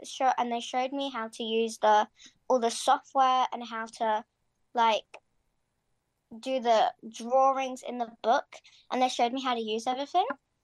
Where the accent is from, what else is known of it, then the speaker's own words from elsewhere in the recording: Australia; so I'm from Australia, but our grandmom's grandparents live here in England, and we come to visit them every year